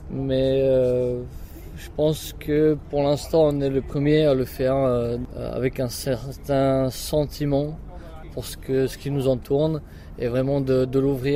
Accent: Prague, Czechia; J'ai grandi à Prague. Ensuite, j'ai entré au lycée français de Prague depuis la classe de CM2 jusqu'au bac.

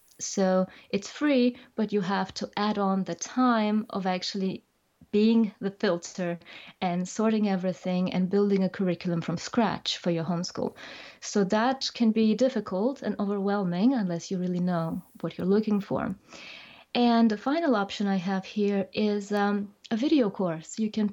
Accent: New Zealand; now in Denmark; I live right now in Denmark. I am also from New Zealand, so I travel a lot.

